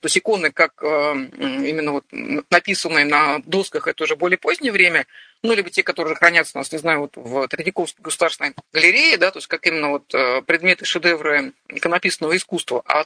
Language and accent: Russian; Tula Oblast, Russia; я родом с Куликового поля, ну, в общем-то, может быть, кстати, кто знает, вот, родом я из Тульской области, и я заканчивала Тульский государственный университет